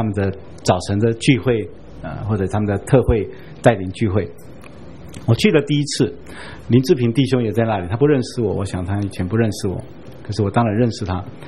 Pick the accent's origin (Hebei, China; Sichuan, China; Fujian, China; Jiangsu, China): Fujian, China; 他是我们是福建人